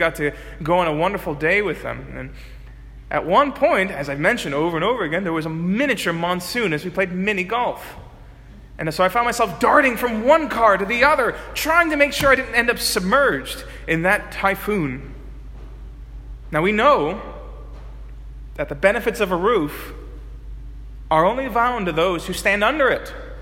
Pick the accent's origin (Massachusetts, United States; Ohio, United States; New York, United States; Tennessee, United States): New York, United States; Brooklyn; You live in one. I grew up in Brooklyn.